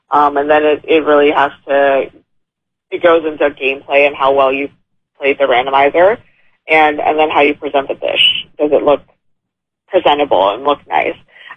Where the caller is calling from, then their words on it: New Orleans, Louisiana, United States; In New Orleans right now.